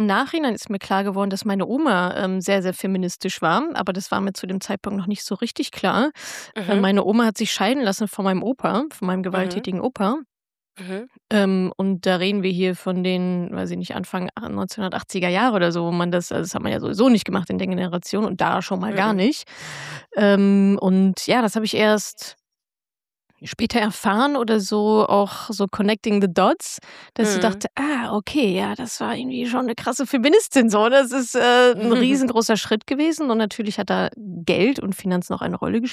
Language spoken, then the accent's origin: German; Dortmund, North Rhine-Westphalia, Germany; Ich komme aus Dortmund.